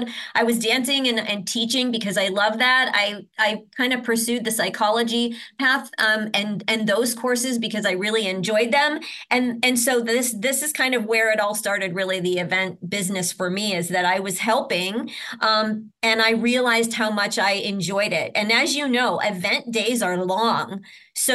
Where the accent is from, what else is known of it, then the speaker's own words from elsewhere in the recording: Ohio, United States; I grew up in Ohio. I still lived in Ohio